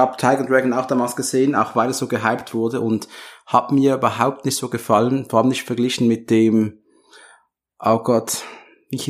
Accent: Switzerland; bei uns in der Schweiz, da gab's als ich noch ein Kind war

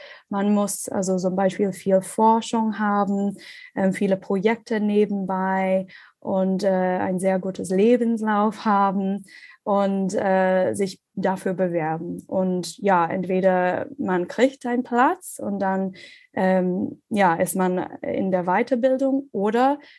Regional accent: Ireland; German is a second language; moved away as an adult; now in Germany; Ich komme ursprünglich aus Irland. Ich habe mein Medizinstudium dort gemacht und dann dort ein Jahr gearbeitet.

